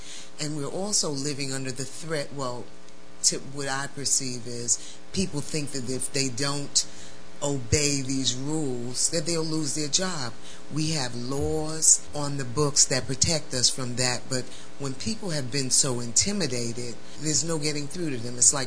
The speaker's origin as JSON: {"language": "English", "region": "New York", "country": "United States", "said": "And being a New Yorker, you got the Transit Authority, you have sanitation"}